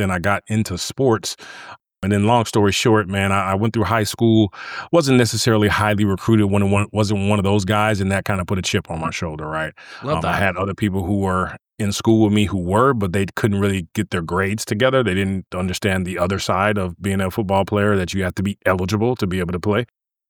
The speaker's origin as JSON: {"language": "English", "town": "Starkville", "region": "Mississippi", "country": "United States", "said": "So I'm from Mississippi originally, Starkville, Mississippi, Hail State out there."}